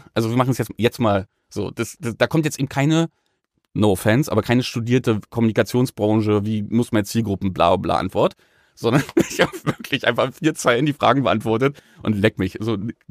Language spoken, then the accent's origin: German; East Germany, Germany; als Ostdeutscher ist für mich wie Weihnachtsessen gewesen